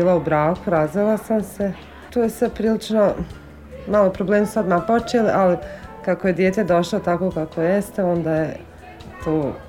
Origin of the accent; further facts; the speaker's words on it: Bugojno, Federation of Bosnia and Herzegovina, Bosnia & Herzegovina; also born or lived in Jajce; I dolazim iz Bugojna. Rođena sam u Jajcu, udala se tamo, tako.